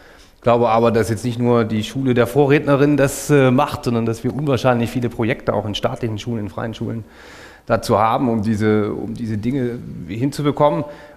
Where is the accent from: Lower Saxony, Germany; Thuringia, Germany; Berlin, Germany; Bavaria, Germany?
Thuringia, Germany; ich bin jetzt aus Thüringen, wir haben immer 12 Jahre bis zum Abi gehabt.